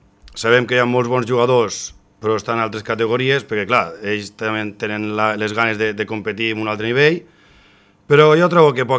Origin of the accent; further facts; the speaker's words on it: Benissanet, Catalonia, Spain; perquè sóc molt de Benissanet. Los que em coneixen ja saben que sóc molt patriota.